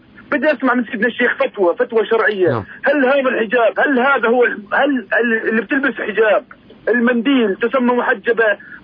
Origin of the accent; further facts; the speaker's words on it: Beit Safafa, Jerusalem, Palestine; أنا من القدس من بيت صفافة